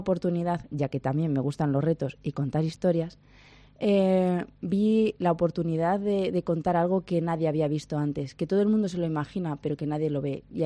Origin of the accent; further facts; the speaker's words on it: Pombriego, Castile and León, Spain; Tengo uno que nació hace 12 años con mis hijos, que es uno de mi pueblo, de Pombriego.